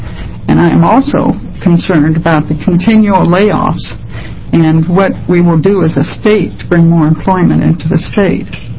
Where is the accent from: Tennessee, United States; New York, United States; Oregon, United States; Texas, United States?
Oregon, United States; Forest Grove; from Forest Grove. Oregonian, native Oregonian, who's been employed for 35 years